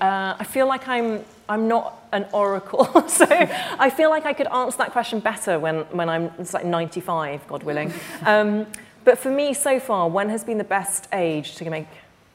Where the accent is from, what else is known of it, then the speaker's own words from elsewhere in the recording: London, United Kingdom; I am a Londoner, and it's such an incredible city, but in some respects, it's a hard city.